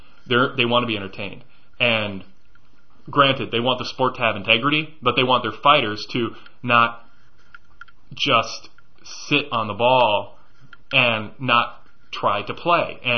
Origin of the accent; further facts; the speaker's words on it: Minnesota, United States; Because I'm from Minnesota, and so I was immersed in that.